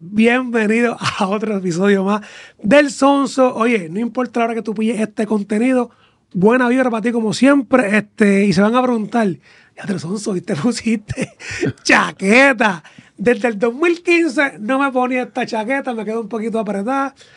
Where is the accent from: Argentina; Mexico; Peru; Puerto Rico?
Puerto Rico; Bayamón; nosotros somos de Bayamón